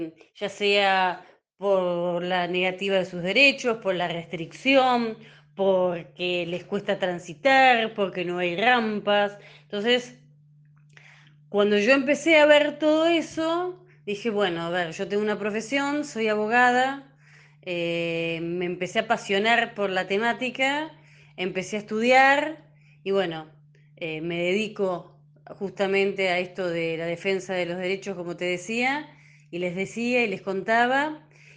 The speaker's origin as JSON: {"language": "Spanish", "town": "Tandil", "region": "Buenos Aires Province", "country": "Argentina", "said": "yo soy de Tandil, soy abogada"}